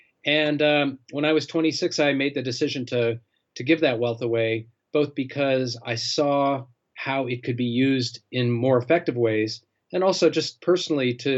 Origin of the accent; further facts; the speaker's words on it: Detroit, Michigan, United States; I grew up in Detroit. I came of age in 1967 when there was the uprising in Detroit.